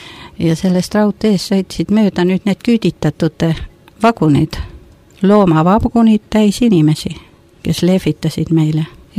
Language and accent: Estonian; Tallinn, Harju County, Estonia; born there; 40. aastal ma sündisin ja Tallinnas. Ja siis venelased viskasid pommi ja hävitasid ära eluaseme ja me läksime siis elama maale ema ja isaga. Tähendab, mina olin ju siis 2,5 aastane.